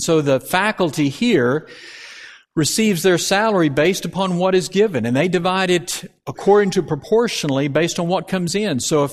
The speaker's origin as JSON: {"language": "English", "town": "Camden", "region": "Arkansas", "country": "United States", "tie": "born or raised there", "said": "that Miss Fan passed away in Camden, Arkansas, my hometown."}